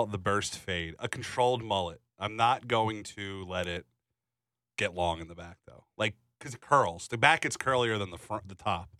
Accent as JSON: {"language": "English", "town": "Philadelphia", "region": "Pennsylvania", "country": "United States", "said": "we're from Northeast Philly, whatever."}